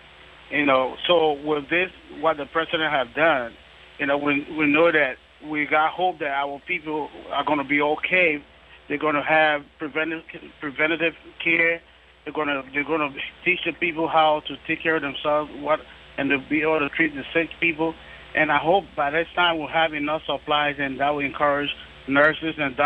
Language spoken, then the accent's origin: English; Liberia; now in Oregon, United States; We are from Liberia, and we have our families, our loved ones, and the people. We're all connected to the people in Liberia as a community here.